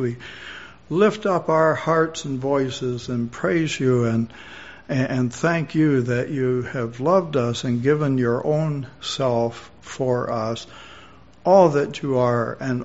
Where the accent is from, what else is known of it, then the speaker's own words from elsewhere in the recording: Canada; Hey, I'm Canadian. We're one of the most prosperous countries in all the world.